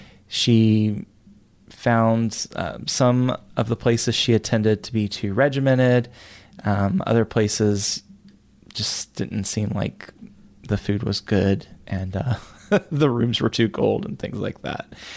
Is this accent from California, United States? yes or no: no; Kentucky, United States; accent: Kentucky; when I took French and could never get beyond my Kentucky accent.